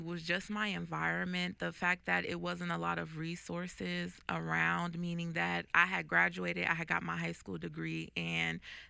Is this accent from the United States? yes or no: yes; Compton, California, United States; also born or lived in East Orange, New Jersey; Okay, so I was raised in East Orange, New Jersey until I was about 10 years old. And then I moved to Compton, California, and I was raised by my grandparents.